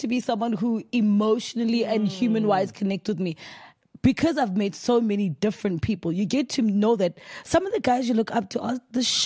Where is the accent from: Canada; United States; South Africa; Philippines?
South Africa; But I'm from South Africa.